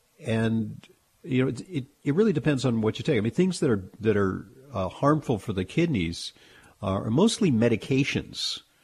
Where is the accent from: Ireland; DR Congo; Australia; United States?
United States; New York; accent: New York; But, you know, that's I'm just lapsing into my New York accent there.